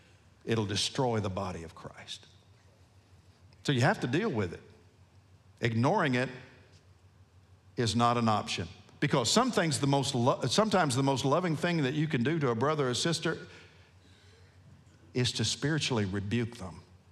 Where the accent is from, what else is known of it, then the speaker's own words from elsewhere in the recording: Nashville, Tennessee, United States; I grew up just outside of Nashville, Tennessee, 5 miles from the Hermitage, the home of President Andrew Jackson.